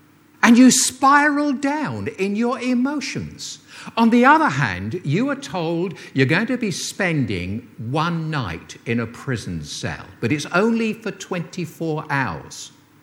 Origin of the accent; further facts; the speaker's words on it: England, United Kingdom; And I'm an Englishman, so I try to be a bit more diplomatic, I suppose, regarding such things.